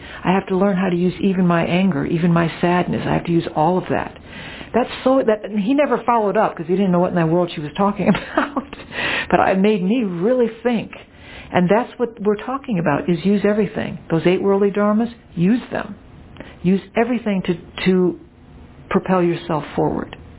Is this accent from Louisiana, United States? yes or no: yes; New Orleans, Louisiana, United States; actually I grew up in New Orleans, which is a very Catholic town